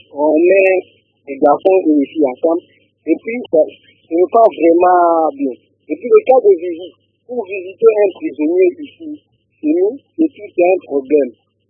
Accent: DR Congo; Vous savez, chez nous, en RDC

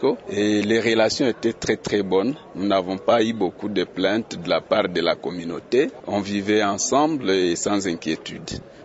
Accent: Kabare, South Kivu, DR Congo; À certains endroits ici chez nous à Kabarès, nous n'avons pas eu beaucoup de soucis.

